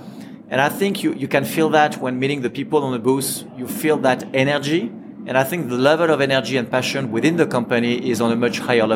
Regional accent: Ajaccio, Corsica, France; English is a second language; So I'm French. I was born in Corsica, south of France, you know, the island where Napoleon was born, in the same city, Ajaccio. Look, I grew up in France.

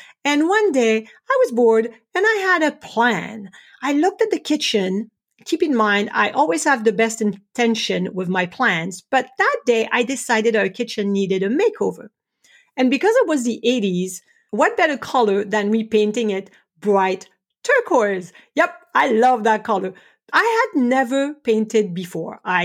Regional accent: France; Growing up in France, we lived in a small one-bedroom rental apartment, and my mom was a single mother of three.

